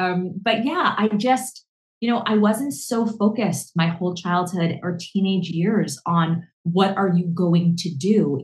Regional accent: New Jersey, United States; But I grew up in the tri-state area. I grew up in New Jersey.

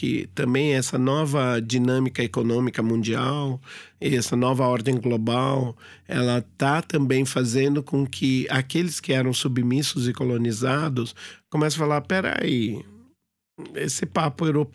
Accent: Brazil; Não só por mim, né, como brasileiro colonizado, mas por eles também.

